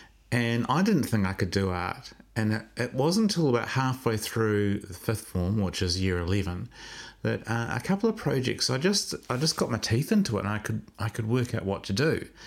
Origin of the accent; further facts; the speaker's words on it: Christchurch, Canterbury, New Zealand; I grew up in Christchurch.